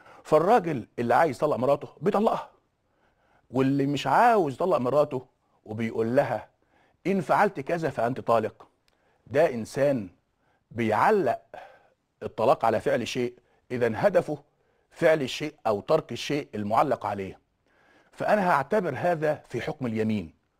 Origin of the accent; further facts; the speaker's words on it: Egypt; وعندنا في مصر كان أول تشريع لإلزام المواطن المصري بتوثيق زواجه